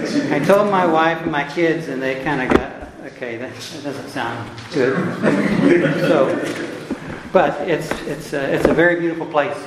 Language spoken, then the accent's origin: English; Oklahoma City, Oklahoma, United States; I'm a layman from Oklahoma City, Oklahoma, a retired engineer there